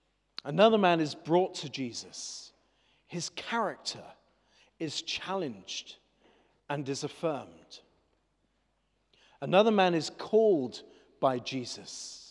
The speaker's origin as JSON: {"language": "English", "town": "West Howe", "region": "South West England", "country": "United Kingdom", "said": "I'm from West Howe."}